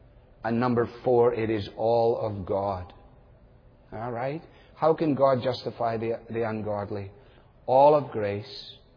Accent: United States; I'm used to paying my own way. I am an American, after all.

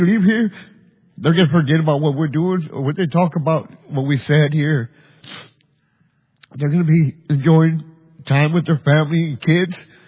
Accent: Edinburg, Texas, United States; I'm from Edinburgh, Texas.

